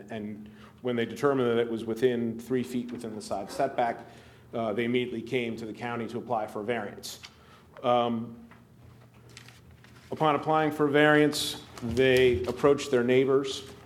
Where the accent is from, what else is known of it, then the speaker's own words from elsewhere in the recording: Selbyville, Delaware, United States; I'm an attorney from Selbyville.